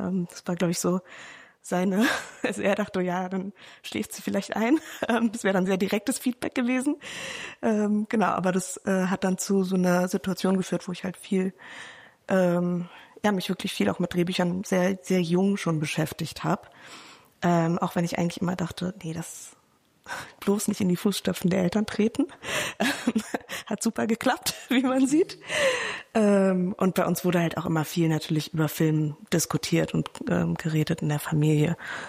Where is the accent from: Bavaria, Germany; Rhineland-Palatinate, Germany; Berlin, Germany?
Berlin, Germany; Ich komme aus Berlin.